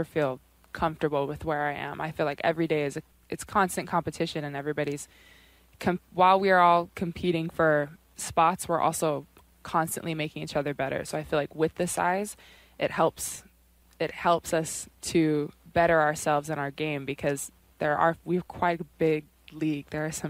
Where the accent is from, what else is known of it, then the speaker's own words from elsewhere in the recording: Hawaii, United States; I was, actually, because we come from all over Australia, England, Idaho. I'm from Hawaii.